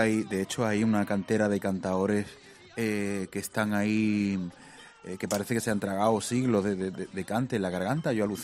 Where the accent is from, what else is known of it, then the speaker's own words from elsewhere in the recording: Badalona, Catalonia, Spain; porque como soy de Badalona, no soy de ningún lado de Andalucía